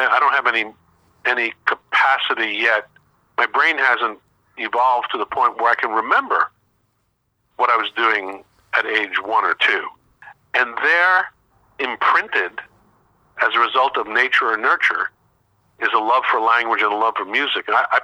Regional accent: New York, United States; And as a New Yorker, I was close to, I was in the media, one of the media capitals of the world.

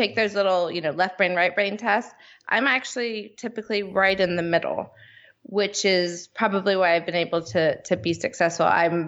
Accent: Gainesville, Florida, United States; now in North Carolina, United States; Oh, I'm sorry. Gainesville, Florida. Go Florida. Gators.

